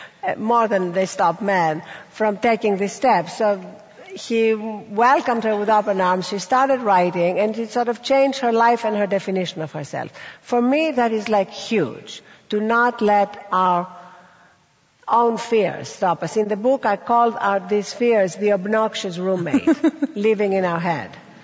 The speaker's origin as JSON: {"language": "English", "town": "Athens", "region": "Attica", "country": "Greece", "tie": "born or raised there", "said": "And when we were growing up in Athens, with little money"}